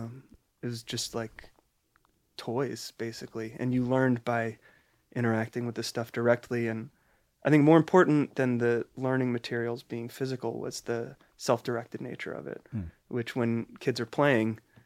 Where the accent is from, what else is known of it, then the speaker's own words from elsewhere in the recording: Baltimore, Maryland, United States; I'm from Baltimore, Maryland.